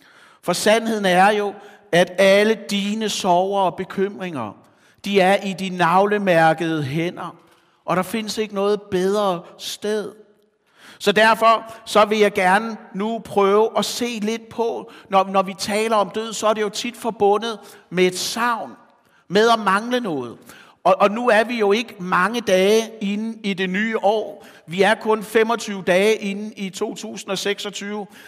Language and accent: Danish; Zealand, Denmark; Min morfar, som man siger på Falster, hvor jeg kommer fra